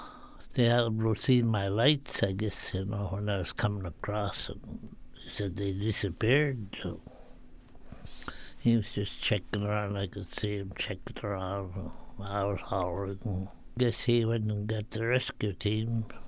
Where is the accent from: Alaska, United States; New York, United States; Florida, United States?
Alaska, United States; Bethel; now in Dillingham, United States; I'm 87 years old. I was born and raised in Bethel area and moved to Dillingham when I was about 17 years old.